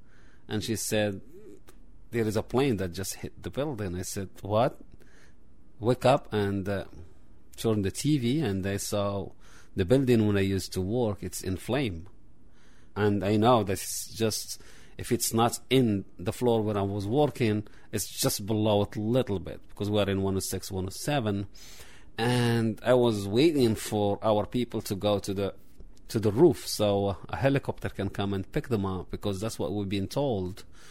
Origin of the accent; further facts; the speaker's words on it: Morocco; English is a second language; now in United States; I am an immigrant. I come from Morocco